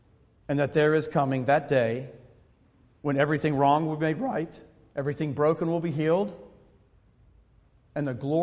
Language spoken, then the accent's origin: English; Baltimore, Maryland, United States; You know anything about Baltimore? Easy. It's my hometown.